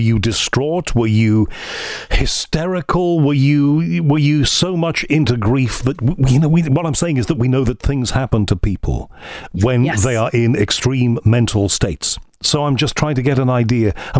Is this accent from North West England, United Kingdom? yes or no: yes; Liverpool, North West England, United Kingdom; born there; I was born in Liverpool. North Wales was quite near.